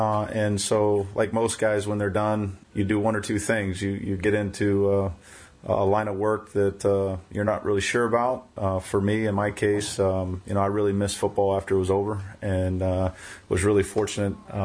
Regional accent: Texas, United States; Well, I grew up in Texas, so it's at a young age.

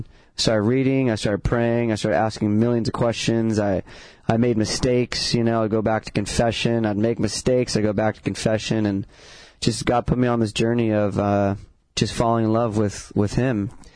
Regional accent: Ventura, California, United States; Yeah, I grew up in Ventura, and two awesome parents. Grew up Catholic.

